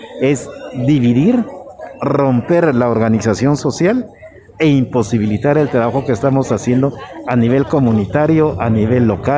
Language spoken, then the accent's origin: Spanish; Guatemala; No somos cosas raras, no somos marcianos, somos guatemaltecas, guatemaltecos, comprometidas y comprometidos con el país.